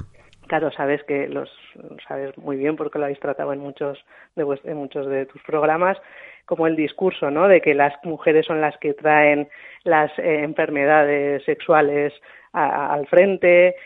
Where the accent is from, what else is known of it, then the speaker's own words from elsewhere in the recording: Navarre, Spain; En mi pueblo de la zona de Tierra Estella